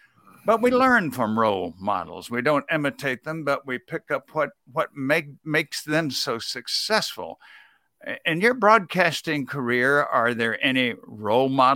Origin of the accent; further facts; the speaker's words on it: Mississippi, United States; I remember as a kid, I grew up in Mississippi